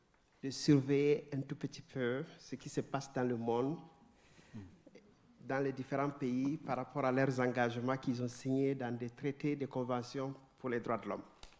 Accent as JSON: {"language": "French", "country": "Burkina Faso", "said": "J'ai oublié de préciser que je suis burkinabé, donc je suis du Burkina."}